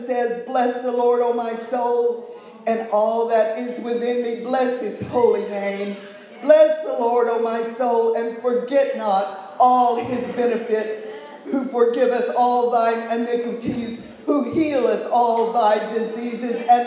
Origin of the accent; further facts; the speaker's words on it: San Diego, California, United States; Now, I'm from San Diego. It's a beautiful city.